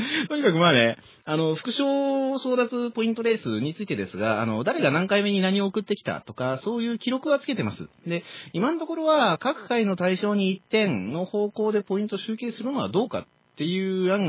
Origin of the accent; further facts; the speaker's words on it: Osaka, Japan; now in Tokyo, Japan; 29日は地元大阪を離れて東京にいるし